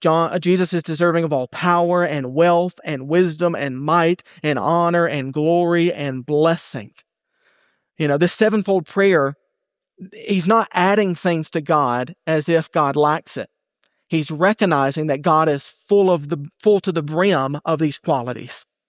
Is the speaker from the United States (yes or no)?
yes; Bible Belt, United States; I'm from the Bible Belt. You can probably tell it in my accent.